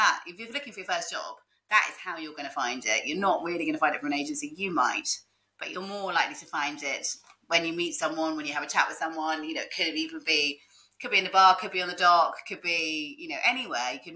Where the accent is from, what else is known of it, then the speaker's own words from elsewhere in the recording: United Kingdom; That's because we're British, aren't we?